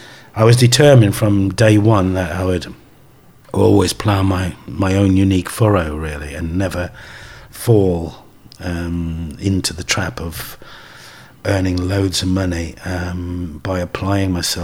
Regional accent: West Midlands, United Kingdom; growing up in the Black Country, I was so full of imagery. One, it's got a strange sense of humour, the Black Country.

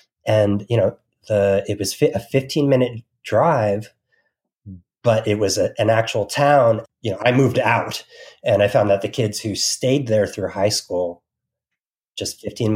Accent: New Jersey, United States; then I remember I spent the majority of my life from 88, through college in New Jersey. So really I'm from New Jersey.

